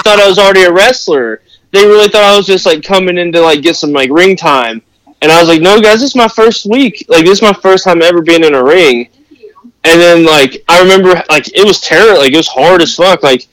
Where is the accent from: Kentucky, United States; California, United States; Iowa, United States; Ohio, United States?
Kentucky, United States; also born or lived in Indiana; Growing up, like, I was born in Indiana, but, like, at like the age of 3, we moved to Kentucky to help take care of my grandma